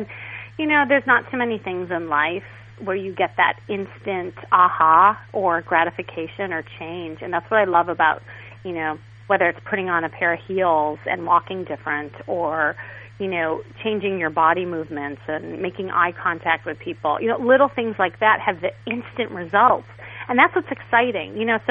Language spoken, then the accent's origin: English; Chicago, Illinois, United States; now in Los Angeles, United States; I find myself always having to introduce myself like, but I'm from Chicago. Like, I never say I'm from LA.